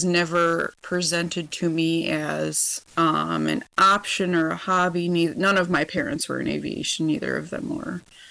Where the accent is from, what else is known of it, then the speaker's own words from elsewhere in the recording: Capron, Illinois, United States; I grew up in Capron, Illinois, not too far from the Wisconsin border. I attended high school at North Boone, and I went to college at Lewis University in Romeoville.